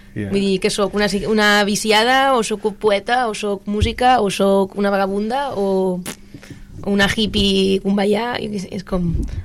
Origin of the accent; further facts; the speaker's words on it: Sant Quirze, Catalonia, Spain; perquè jo soc de Sant Quirze